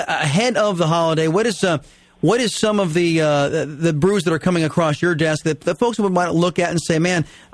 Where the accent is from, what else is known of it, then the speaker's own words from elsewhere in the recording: San Diego, California, United States; It's out there in Escondido, California. It's a suburb of San Diego, my hometown.